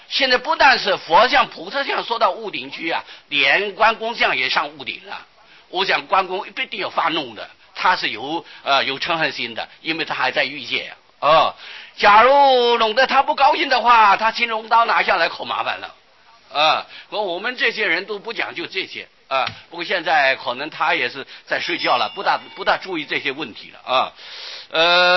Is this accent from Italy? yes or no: no; Taiwan; 所以我们台湾人的习惯啊，就是喜欢说大佛哦